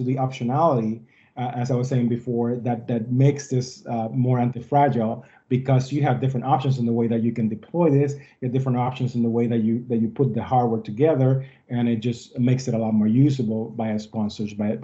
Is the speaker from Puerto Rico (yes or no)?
yes; Puerto Rico; I'm from Puerto Rico, and in Puerto Rico, we had a hurricane.